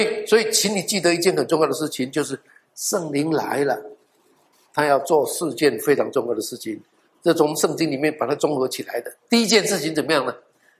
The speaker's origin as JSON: {"language": "Chinese", "country": "China", "said": "我是中国人，"}